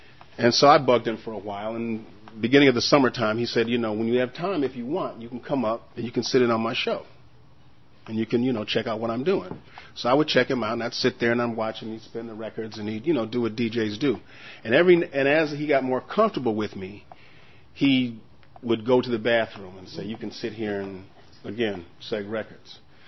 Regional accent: Rochester, New York, United States; born there; I was born in Rochester, New York.

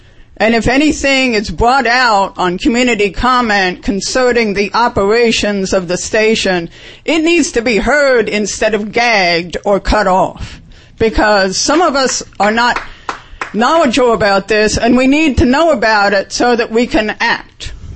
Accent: Washington, District of Columbia, United States; now in Baltimore, United States; I grew up in the Washington area, but I didn't start listening to PFW until I moved to Baltimore

